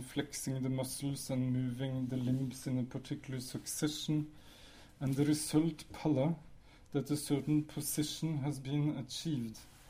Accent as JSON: {"language": "English", "country": "Norway", "first_language": "Norwegian", "second_language": "English", "said": "In my mother tongue, Norwegian, intransitive verbs can take passive voice provided an agent is implied."}